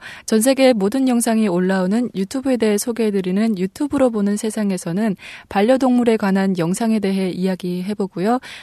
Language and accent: Korean; Musan, North Hamgyong, North Korea; now in South Korea; 저는 똑소리 나는 무산 여자